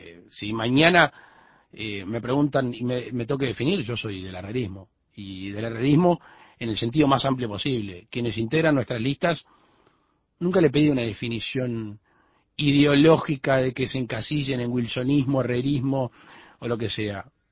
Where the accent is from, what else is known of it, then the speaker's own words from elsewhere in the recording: Montevideo, Uruguay; born there; also born or lived in Tarariras / Cerro Colorado / Maldonado; yo soy nacido en Montevideo, bautizado en Tarariras, departamento de Colonia. Viví los momentos más felices de mi vida en Cerro Colorado, Florida, y en Maldonado, y después la actividad político y social en el departamento de Canelones.